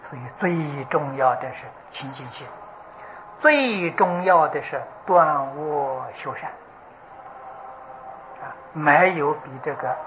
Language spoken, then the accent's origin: Chinese; China; 就是我们中国人讲的这个福底下那个德去掉